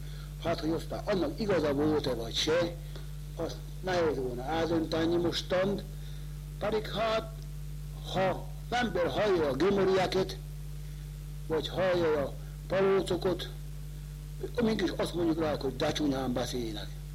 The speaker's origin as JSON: {"language": "Hungarian", "country": "Hungary", "tie": "born or raised there", "said": "itt születtem ebbe a faluba, és hát a úgynevezett Szorosi úti kis házba, hát bizony én is fölcsöpörödtem"}